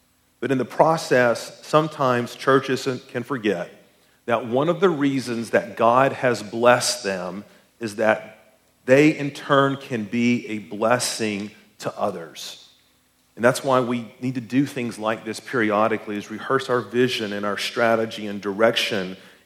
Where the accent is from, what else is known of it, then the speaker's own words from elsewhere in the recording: Chattanooga, Tennessee, United States; And I'm from Chattanooga, and there's a lot of lakes and rivers in Chattanooga, and there's the Chickamauga Dam